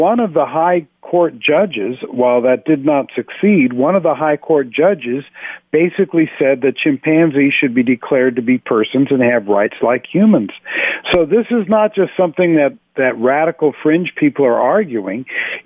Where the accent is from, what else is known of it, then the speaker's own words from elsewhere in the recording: Los Angeles, California, United States; I'm from Los Angeles. I know Santa Monica like the back of my hand.